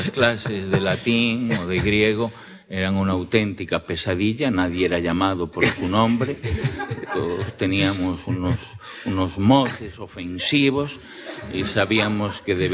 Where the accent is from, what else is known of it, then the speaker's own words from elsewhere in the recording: Villafranca, Spain; En mi pueblo, en Villafranca, no eran emigrantes a Cuba ni los condes ni los marqueses